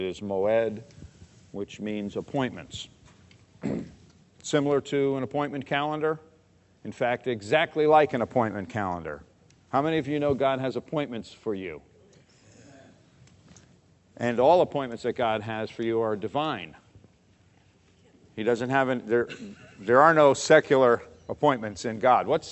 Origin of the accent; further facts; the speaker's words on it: New York, United States; When I was a kid growing up in New York, we'd be out there cutting up in the street